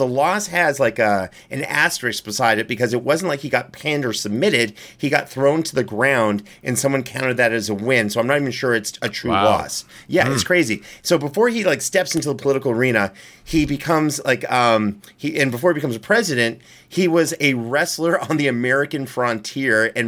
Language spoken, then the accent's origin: English; Canada; I'm from Canada. That's what we call, like, a Tuesday.